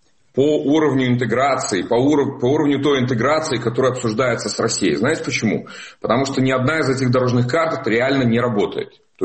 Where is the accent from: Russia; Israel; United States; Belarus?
Belarus; я как настоящий белорус